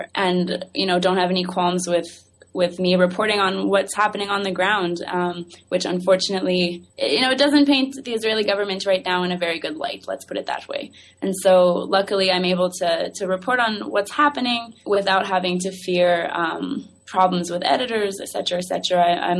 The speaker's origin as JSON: {"language": "English", "country": "Canada", "said": "as a Canadian"}